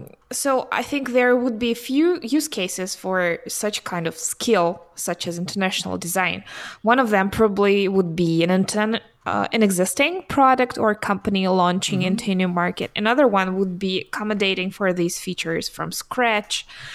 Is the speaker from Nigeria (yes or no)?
no; Russia; English is a second language; even though I'm from Russia, so I know at least about two countries.